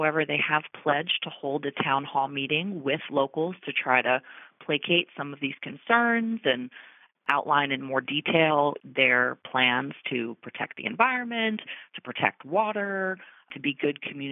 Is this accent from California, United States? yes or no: no; New Jersey, United States; You know, I'm from New Jersey. I'm from a city where you can't spread your arms out between the houses.